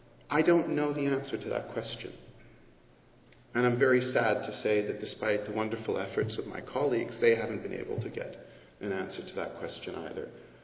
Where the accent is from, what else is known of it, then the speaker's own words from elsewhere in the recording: Canada; I'm Canadian.